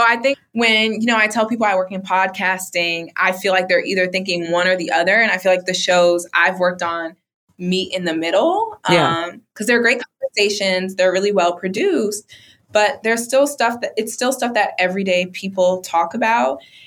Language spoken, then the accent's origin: English; Bronx, New York, United States; Like, we're both Black women, or we're both from the Bronx.